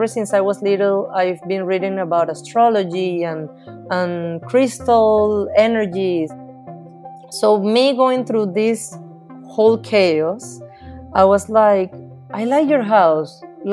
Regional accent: Venezuela; also born or lived in Texas; now in Kuala Lumpur, Malaysia; I'm living in Kuala Lumpur, Malaysia, but I am from Venezuela. I used to live in Texas before.

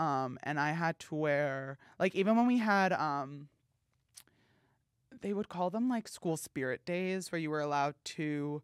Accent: New Jersey, United States; New Jersey.

